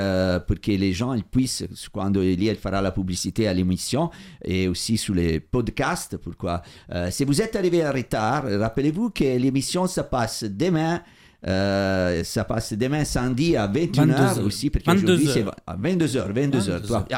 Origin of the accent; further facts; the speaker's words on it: Italy; French is a second language; now in France; moi, je me sens gitan. Je vis en France, je suis italien. Voilà, j'ai mon accent.